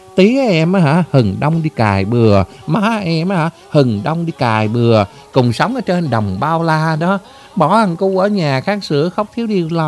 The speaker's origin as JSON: {"language": "Vietnamese", "region": "Cà Mau", "country": "Vietnam", "tie": "born or raised there", "said": "Cà Mau á, Cà Mau quê em á, cá sặc rằng là cái cá đồng bưng trấp á, ngập nước tự nhiên à."}